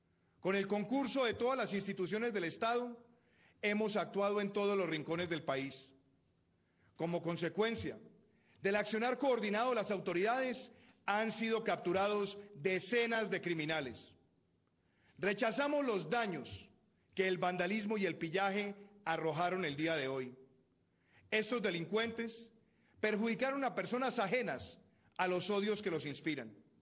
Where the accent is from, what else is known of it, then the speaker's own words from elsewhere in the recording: Colombia; como somos todos los colombianos